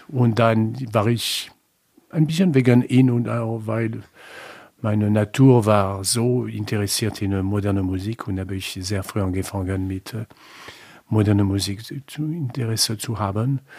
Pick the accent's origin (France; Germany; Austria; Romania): France; La Rochelle, Nouvelle-Aquitaine; German is a second language; Ich bin in La Rochelle geboren, in Frankreich, Südwestfrankreich, und es liegt am Meer. Es ist ein sehr schönes Ort. Und ich komme von einer Familie mit drei Kindern.